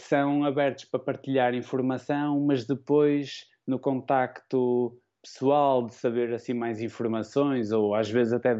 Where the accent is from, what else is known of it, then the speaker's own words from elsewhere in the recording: Viana do Castelo, Norte, Portugal; moved away as an adult; Identifiquei-a muito com Viana do Castelo, de onde sou natural.